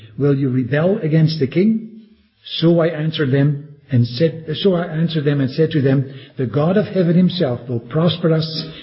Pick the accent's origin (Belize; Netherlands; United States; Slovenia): Netherlands; English is a second language; now in Belgium; I only have to open my mouth in Belgium, and they can hear by my accent, you know.